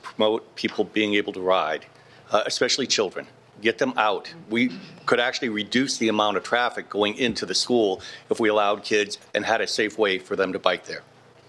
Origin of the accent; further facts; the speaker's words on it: Reno, Nevada, United States; now in Texas, United States; I moved here 3 years ago. I'm not a native Texan. I came from Reno, considers itself a bike-friendly community.